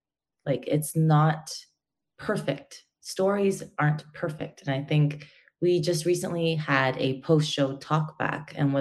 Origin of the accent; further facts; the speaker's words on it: Canada; In North America, in Canada, I'm from Canada